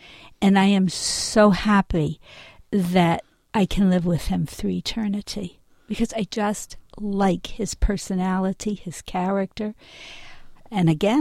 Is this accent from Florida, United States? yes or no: yes; Florida, United States; also born or lived in New Jersey; Then when I was almost right about 11, my parents moved to Florida and they took me with them. And then I was living in Florida until I went off to college.